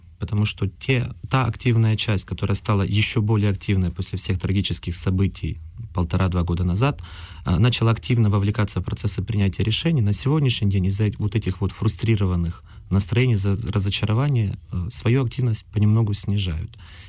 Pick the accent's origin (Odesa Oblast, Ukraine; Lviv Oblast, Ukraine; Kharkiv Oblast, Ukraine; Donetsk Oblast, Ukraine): Donetsk Oblast, Ukraine; Krasnoarmiisk; Это, наверное, потому что я родом из Красноармейска